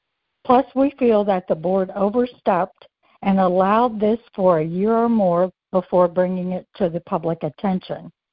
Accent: Ohio, United States; I'm from Ohio.

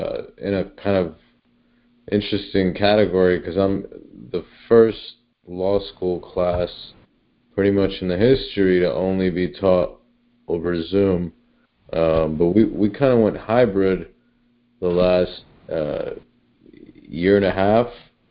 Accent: New York, United States; now in Florida, United States; I'm from Florida, originally from New York.

